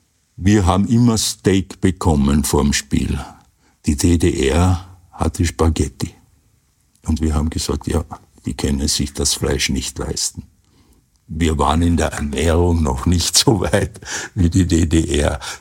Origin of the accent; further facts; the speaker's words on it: Klagenfurt, Carinthia, Austria; born there; Ich wurde in Klagenfurt geboren am 25.02.1948